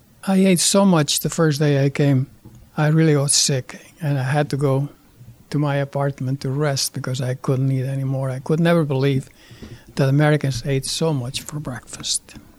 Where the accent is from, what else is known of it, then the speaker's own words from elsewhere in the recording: Spain; moved away; I'm from Spain. I've been here since 1967, so it's 42 years, I guess. I moved from Spain on the 12th of October, 1967, Columbus Day.